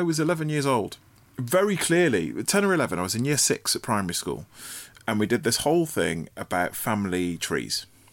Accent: United Kingdom; You know, I'm still having to fight for the idea of being Black British, as opposed to having some additional either Caribbean or African appended to it.

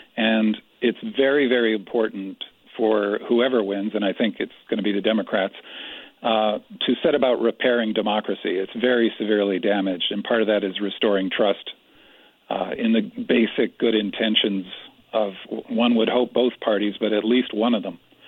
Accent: Canada; Well, I grew up in Canada

